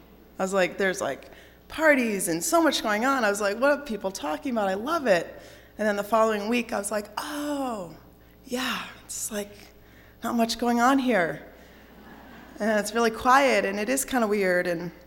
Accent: East Coast, United States; And so I thought I was going to be working in New York City. I'm from the East Coast.

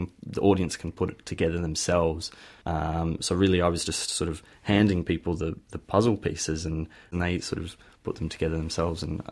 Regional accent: Australia; now in Prague, Czechia; But then I settled in Prague, and I feel very comfortable here, very much European as well as Australian. And I've always felt like that from a young age. My mother is Dutch, so she moved out of the Netherlands when she was six to come to Australia.

